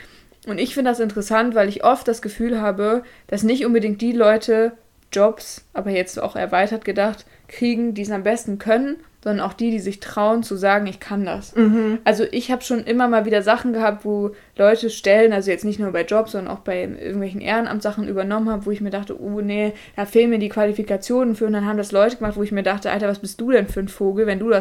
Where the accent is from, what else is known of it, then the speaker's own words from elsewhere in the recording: Northern Germany, Germany; ich ja zum Beispiel nicht sagen würde, als Norddeutsche, sage ich mal